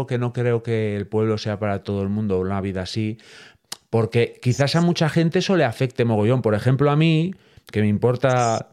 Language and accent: Spanish; Boñar, Castile and León, Spain; por aquí, por León, en mi pueblo, Boñar